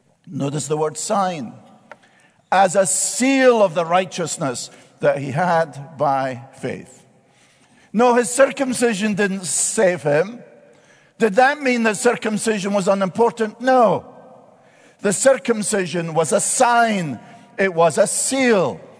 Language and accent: English; Scotland, United Kingdom; now in United States; but as a Scotsman, now an American, we wear it on the left hand.